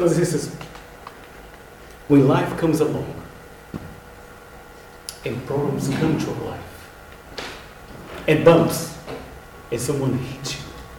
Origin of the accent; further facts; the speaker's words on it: Brazil; English is a second language; I believe since last time I came here, about 3 months ago, I went back to Brazil. I went to see my family and friends